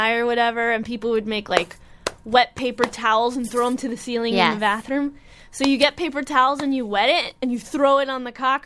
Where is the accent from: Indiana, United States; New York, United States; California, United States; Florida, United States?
Florida, United States; Miami; I'm from Miami. They got cockroaches there like crazy.